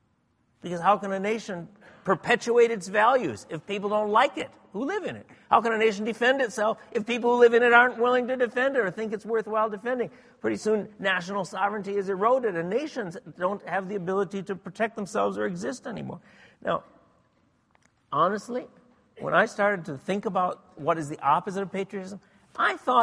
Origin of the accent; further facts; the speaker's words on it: United States; I'm proud of my country. I'm an American. I'm thankful for my country.